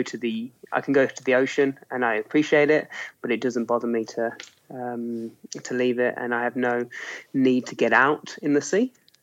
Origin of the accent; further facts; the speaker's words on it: Birmingham, West Midlands, United Kingdom; I grew up in Birmingham, which is a big city in the middle of the UK, about as far away from the mountains as you can.